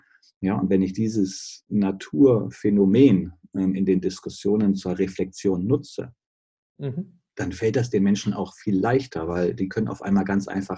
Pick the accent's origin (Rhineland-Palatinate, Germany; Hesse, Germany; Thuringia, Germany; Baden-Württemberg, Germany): Baden-Württemberg, Germany; Stuttgart; ich komme aus Stuttgart, und da ist natürlich auch der Daimler